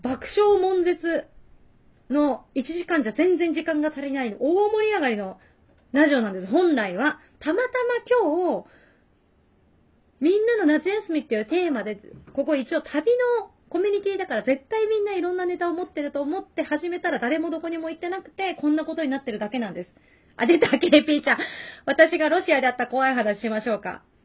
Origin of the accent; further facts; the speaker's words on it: Tsushima, Nagasaki, Japan; 私のそのふるさとの対馬とかだとどこでしてもいいの。本当にどこでしても。